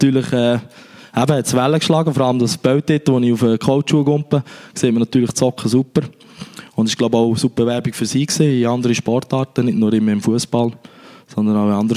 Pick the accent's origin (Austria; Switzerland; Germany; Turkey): Switzerland; Lucerne; Ich bin auch ein bisschen an der Fasnacht gesehen, natürlich als Luzerner.